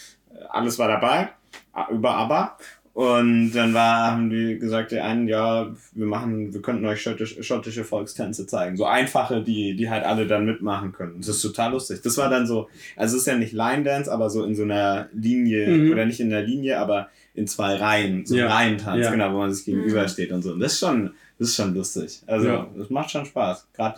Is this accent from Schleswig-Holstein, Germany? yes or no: no; Bavaria, Germany; Ich bin in Bayern aufgewachsen und da ist Rauchverbot